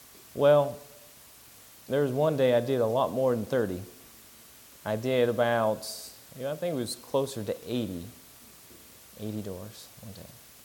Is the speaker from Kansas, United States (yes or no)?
yes; Kansas, United States; now in Hickory, United States; I'm originally from Kansas, moved out here in 2006. Didn't know anybody.